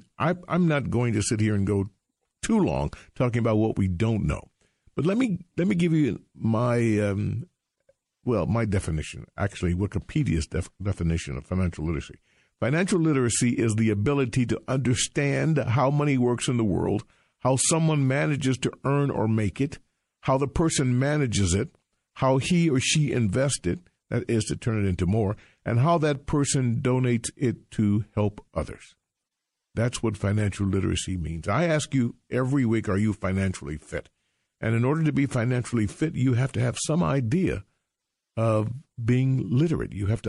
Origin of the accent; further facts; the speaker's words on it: Detroit, Michigan, United States; growing up in Detroit, we used to say, how goes the auto industry, so goes the U.S. economy.